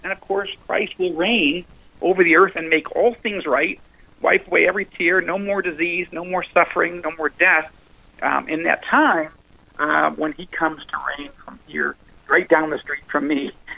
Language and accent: English; United States; Like, I'm an American, yes, but I'm also an Israeli citizen. I'm a dual citizen. I'm Jewish.